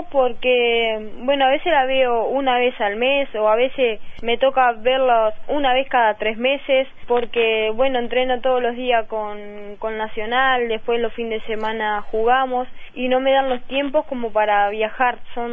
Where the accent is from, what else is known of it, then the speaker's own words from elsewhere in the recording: Durazno, Uruguay; Ahora soy afuera de Durazno, pero siempre fui de la ciudad.